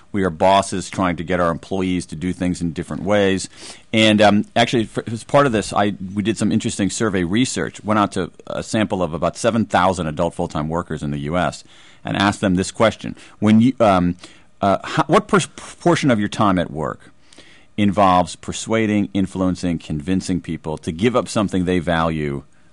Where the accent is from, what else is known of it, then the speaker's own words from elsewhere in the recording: Wilmington, Delaware, United States; born there; I'm old enough barely to remember the Fuller Brush Man. In fact, I was born in Wilmington, Delaware, and I do remember Fuller Brush Man coming to my parents' house in Wilmington